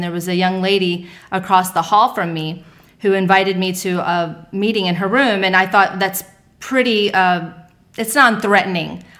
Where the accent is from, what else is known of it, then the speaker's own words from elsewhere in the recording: Maryland, United States; also born or lived in Baltimore / North Carolina; Well, I actually grew up all over the East Coast. So I was born in Baltimore. We moved to North Carolina, spent 8 years there, moved back to Northern Maryland.